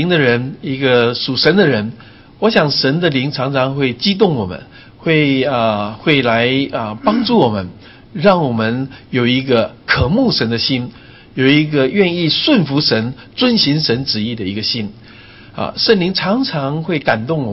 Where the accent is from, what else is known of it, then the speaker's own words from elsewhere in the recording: Taiwan; 我们台湾人我们很喜欢说应该好好检讨